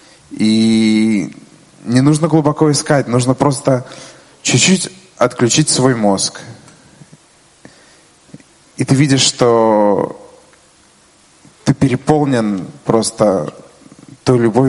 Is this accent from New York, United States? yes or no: yes; New York, United States; из Нью-Йорка